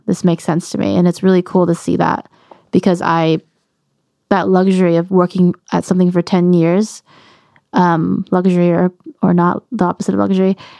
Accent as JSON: {"language": "English", "town": "Anaheim", "region": "California", "country": "United States", "said": "Ska for a hot second, because I'm from Anaheim."}